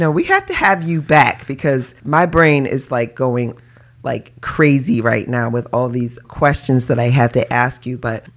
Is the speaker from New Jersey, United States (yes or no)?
no; New York, United States; just going through all that because I'm a New Yorker.